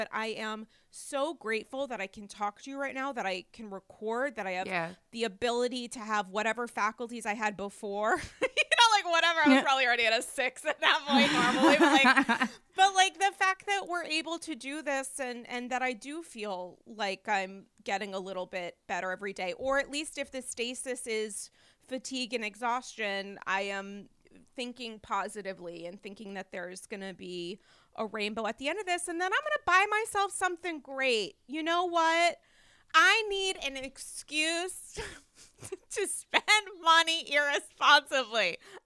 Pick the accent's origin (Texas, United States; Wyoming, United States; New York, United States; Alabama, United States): New York, United States; We're both New Yorkers.